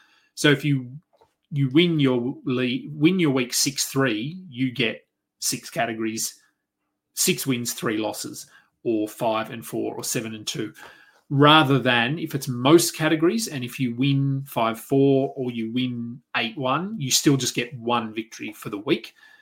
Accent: Australia; As an Aussie, good to see him out there playing 16 minutes.

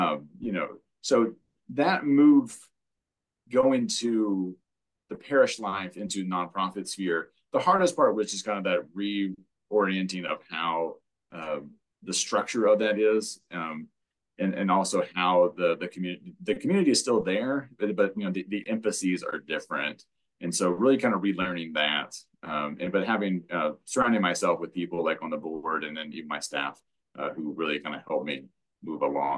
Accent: Longview, Texas, United States; I got called back to my hometown in Longview, Texas, where I am now, to pastor the church that I grew up in.

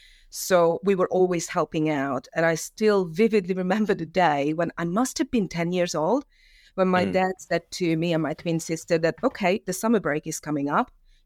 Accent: Hungary; English is a second language; now in United Kingdom; I'm from Hungary, as you can hear from the accent, but I've been working in the UK for the past 20 years.

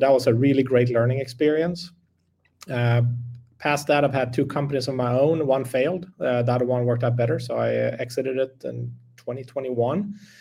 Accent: Sweden; English is a second language; moved away as an adult; now in United States; So I'm from Sweden, but moved to the US, go to college, play college golf

